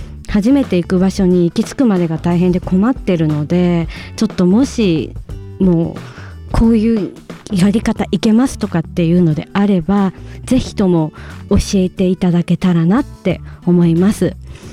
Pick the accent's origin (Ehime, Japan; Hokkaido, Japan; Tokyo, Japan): Ehime, Japan; moved away; 田舎の愛媛出身なんですけど、愛媛からこちらの関東に上京してきて、もうすぐで10年経とうとしてるんですけれども